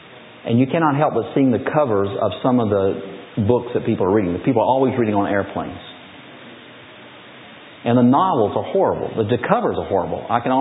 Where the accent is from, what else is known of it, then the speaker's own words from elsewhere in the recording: Michigan, United States; I come from Michigan.